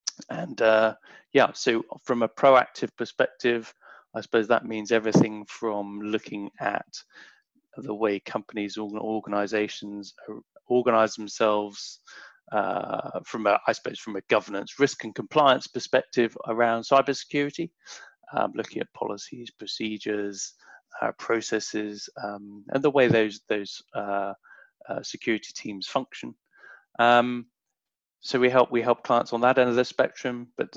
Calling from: London, United Kingdom; I am in Southwest London.

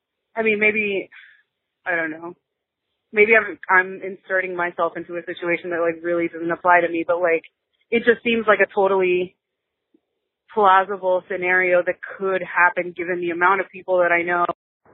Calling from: Florida, United States; I'm calling you from South Florida

